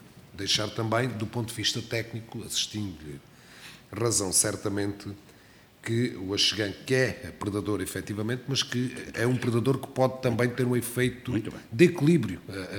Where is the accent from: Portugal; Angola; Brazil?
Portugal; Alentejo; Posso testemunhar porque já percebeu que sou alentejano também.